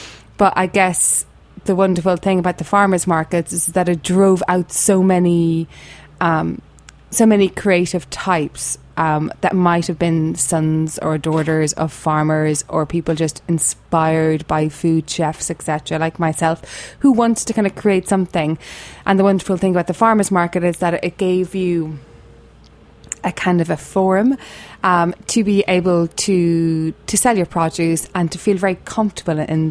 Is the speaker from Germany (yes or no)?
no; Cork, Munster, Ireland; born there; I was born in Cork, which is in the south of Ireland, which would, I guess, would be kind of like the California of Ireland, in that it's a big food hub there.